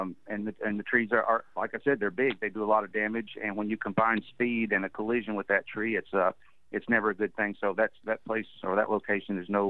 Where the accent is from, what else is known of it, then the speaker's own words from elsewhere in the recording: Kentucky, United States; moved away; I came from out of state. I came from Kentucky, and I came down here and applied at 3 different agencies.